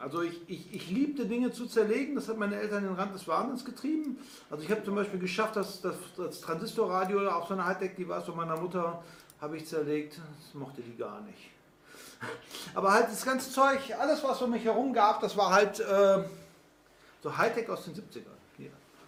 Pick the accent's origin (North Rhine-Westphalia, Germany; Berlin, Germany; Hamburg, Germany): North Rhine-Westphalia, Germany; Moers; Aber ich bin halt in Moers am Niederrhein geboren worden.